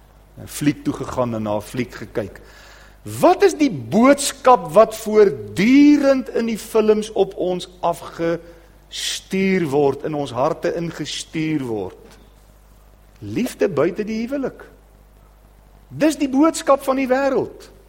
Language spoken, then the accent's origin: Afrikaans; Brakpan, Gauteng, South Africa; Ek het in Brakpan groot geword.